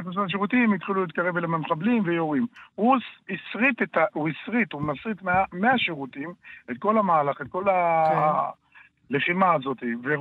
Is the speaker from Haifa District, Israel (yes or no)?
no; Gilat, Southern District, Israel; אנחנו ממושב גילת.